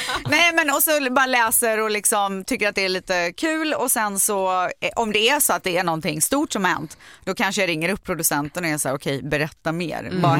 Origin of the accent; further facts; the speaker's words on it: Viskafors, Västra Götaland County, Sweden; moved away as an adult; now in Los Angeles, United States; Nej, men lägg av, jag är från Viskafors.